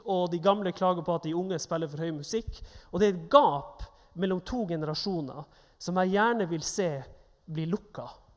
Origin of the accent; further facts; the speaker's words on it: Nordkjosbotten, Troms, Norway; jeg er jo egentlig fra en bygd utenfor Tromsø, som heter Nordkjosbotten. Men når jeg er her, på, holdt på å si sørover, på Vestlandet, så sier jeg Tromsø til folk, for det er lettere. Og jeg har bodd i Bergen de siste snart, eller i hvert fall 3,5 år, nesten